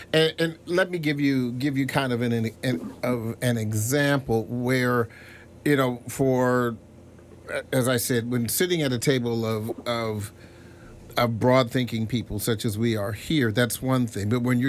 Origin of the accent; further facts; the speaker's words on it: Lanham, Maryland, United States; I grew up in Lanham, which is the Lanham of 1968 when my family moved there, is very, very different from the Lanham of 2023.